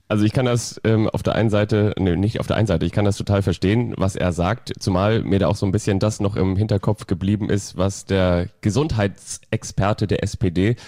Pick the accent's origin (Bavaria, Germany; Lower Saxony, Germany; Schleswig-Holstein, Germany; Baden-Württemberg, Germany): Schleswig-Holstein, Germany; Kiel; ich bin ja im Großraum von Kiel aufgewachsen